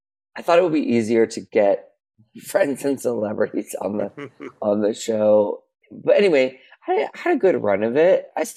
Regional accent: California, United States; what's hilarious is that when I grew up here in Southern California. No air conditioning at these old schools.

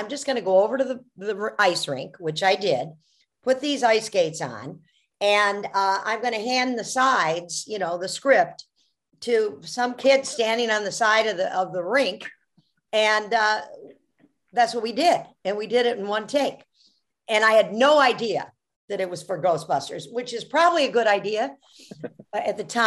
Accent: Chicago, Illinois, United States; Well, I was an only child. I grew up in Chicago, and I always tell everybody I had imaginary friends, and that was probably my first audience

